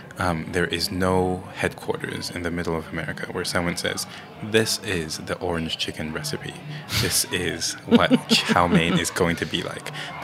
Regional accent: the South, United States; But I'm from the South, so I had to learn a lot of this food

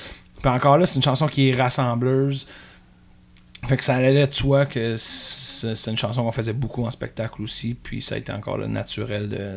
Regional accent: Brébeuf, Quebec, Canada; moi je viens des Laurentides, on est dans le coin de Mont-Tremblant, des petits villages, là, La Conception, La Belle, Brébeuf, moi je viens de Brébeuf.

